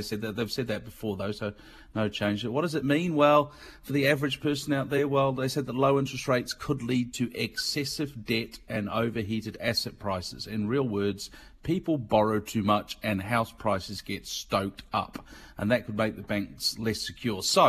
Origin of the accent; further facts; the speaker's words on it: Stretford, North West England, United Kingdom; I grew up in Manchester, Mike. You know, Manchester City was a dirty word where I grew up. I grew up in Stretford under the shadow of Old Trafford.